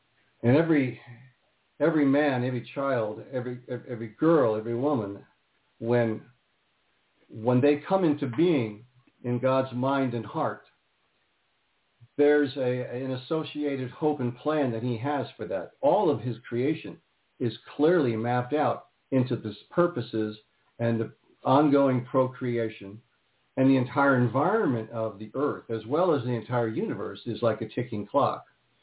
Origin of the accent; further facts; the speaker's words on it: California, United States; at least for me and the environment that I was raised in here in Southern California